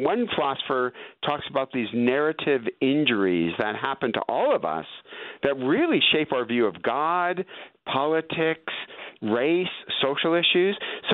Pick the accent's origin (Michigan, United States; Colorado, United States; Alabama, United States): Michigan, United States; East Detroit; Listen, I grew up in East Detroit with my dad, who was union at General Motors to the day he died.